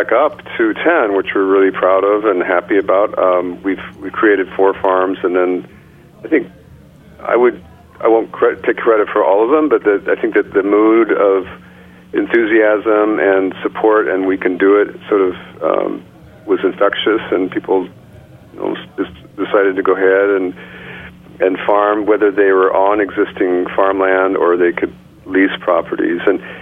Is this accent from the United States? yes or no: yes; Illinois, United States; I first will say that I'm from Illinois. I grew up around farms, although I'm a composer and musician.